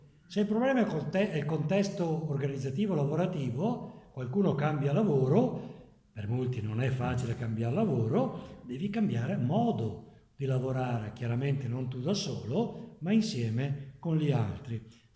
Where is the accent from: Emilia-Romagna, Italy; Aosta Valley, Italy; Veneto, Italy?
Veneto, Italy; Vicenza; io sono vicentino, quindi i vicentini sono così e via dicendo